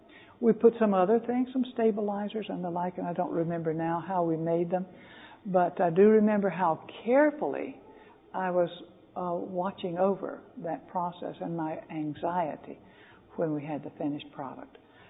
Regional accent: Georgia, United States; We didn't know this as a flavoring agent when I grew up in South Georgia.

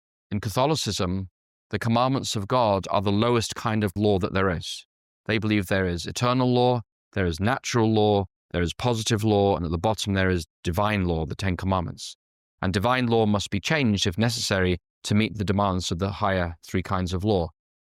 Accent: England, United Kingdom; As an Englishman, you know, in England, we're very restrained, you know, in our emotions.

